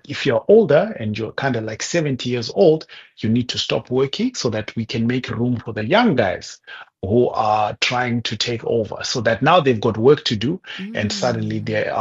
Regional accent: Zimbabwe; Growing up, a country I grew up in Zim

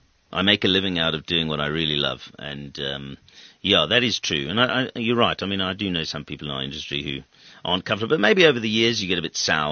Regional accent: United Kingdom; I was quite fortunate in 1989, and being British at the time.

